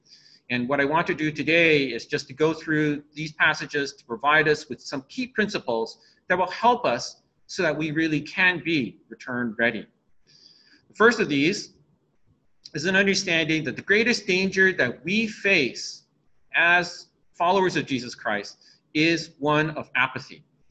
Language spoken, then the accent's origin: English; Seattle, Washington, United States; I spent most of my time growing up in Seattle.